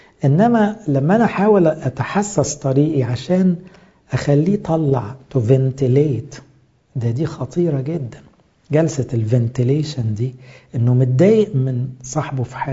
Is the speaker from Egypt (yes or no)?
yes; Egypt; وجلسة التفكير دي معلش وقع مننا كمصريين عموما، إزاي تعلم عيالك طريقة التفكير، منهجية التفكير؟ إحنا في مصر ما بنتعلمهاش في المدارس